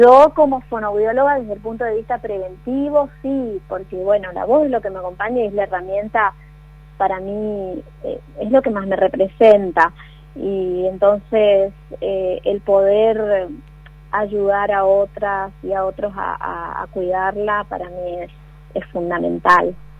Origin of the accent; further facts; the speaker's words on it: Corrientes, Argentina; porque también me fui de Corrientes, y bueno, cuando volví otra vez hemos retomado contacto y sí.